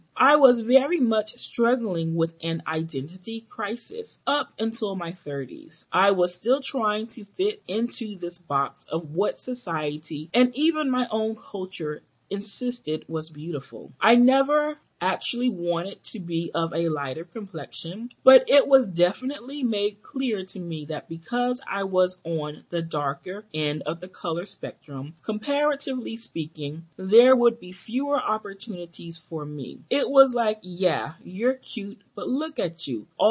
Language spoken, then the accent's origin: English; New York City, New York, United States; also born or lived in Miami, Florida / Dominican Republic; I was born in Miami, but literally 3 weeks later, we went right back to the Dominican Republic. When I was three, we relocated to Washington Heights in New York City, and all my formative years were spent there.